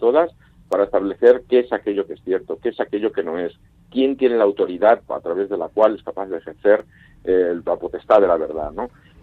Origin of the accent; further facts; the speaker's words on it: Barcelona, Catalonia, Spain; A veces pienso que incluso yo que soy de Barcelona, el propio proceso catalán tiene que ver mucho con eso